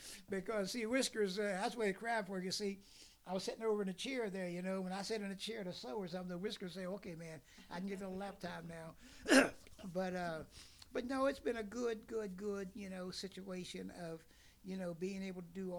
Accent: Osage, West Virginia, United States; I'm from Osage, and all these boys are from Morgantown High, you know. I'm kind of slangy

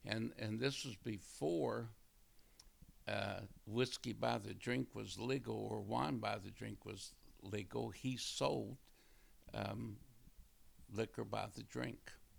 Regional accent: Liberty, United States; born there; I was born in Liberty, which is about a mile and a half west of Osage. Right now I'm 79 years old. I was born in 1940, March the 15th.

